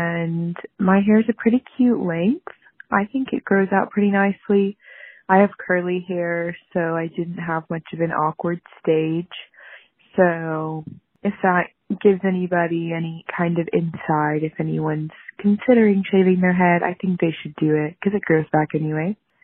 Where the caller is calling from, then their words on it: Oklahoma, United States; I'm from Oklahoma.